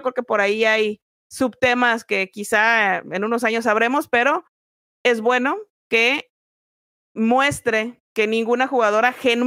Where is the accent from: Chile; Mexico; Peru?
Mexico; ese tipo de situaciones que como mexicanos hemos tenido en el fútbol